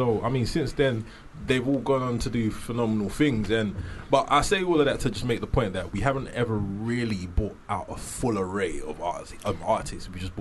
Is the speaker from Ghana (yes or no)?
yes; Ghana; now in United Kingdom; we are four Ghanaian guys who live in the UK, we've got the whole African heritage, but being here, so playing Afrobeats music as well as having the authentic urban twist of growing up during grime and all of that, it was a perfect marriage.